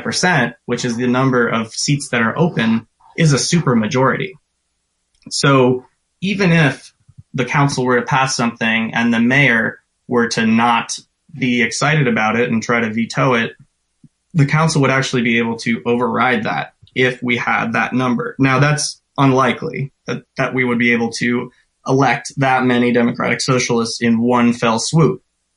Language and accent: English; Minneapolis, Minnesota, United States; It's like in Minneapolis, which is actually my hometown.